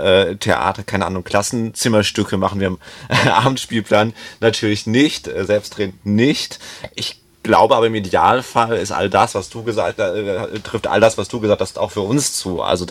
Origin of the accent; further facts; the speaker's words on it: Memmingen, Bavaria, Germany; Also ich muss sagen, ich komme aus Memmingen. Ich war davor 3 Jahre in Memmingen. Das ist doch durchaus eine kleinere Stadt.